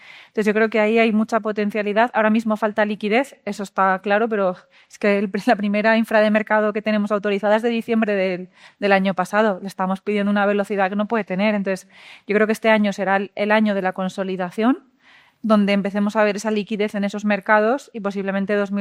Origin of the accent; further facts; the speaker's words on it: Valencia, Valencian Community, Spain; Yo, por ejemplo, que vengo de Valencia, tenemos un sector artesano muy importante